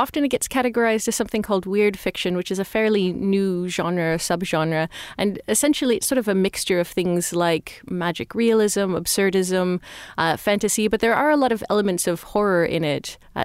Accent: Toronto, Ontario, Canada; I'm from Toronto originally

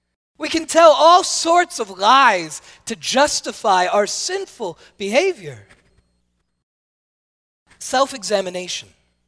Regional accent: New Jersey, United States; I am from New Jersey, and so my natural tone sounds angry

